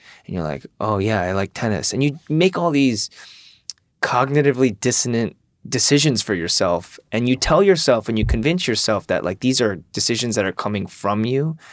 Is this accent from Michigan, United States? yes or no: yes; Michigan, United States; You know, I'm from Michigan, and while I didn't experience intense overt racism